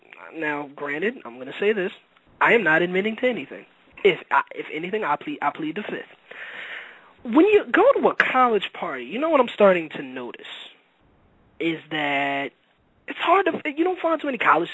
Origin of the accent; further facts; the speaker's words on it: Philadelphia, Pennsylvania, United States; I'm just saying this as not only an American citizen, I'm saying this as a Philadelphian, I'm saying this as a human being.